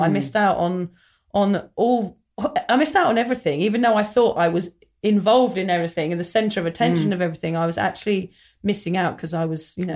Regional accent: England, United Kingdom; when we were growing up in England in the mid-90s

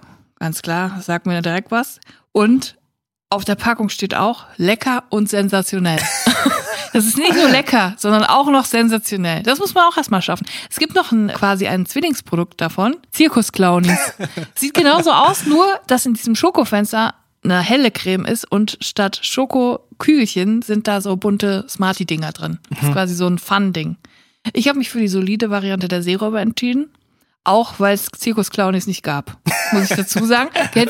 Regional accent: North Rhine-Westphalia, Germany; now in Cologne, Germany; Man muss dazu sagen, ich komme aus dem Siegerland. Das ist nicht weit von Köln

